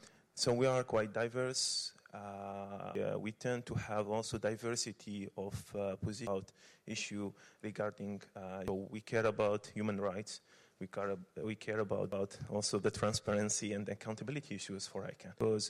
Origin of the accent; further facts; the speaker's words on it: Tunisia; I'm from Tunisia.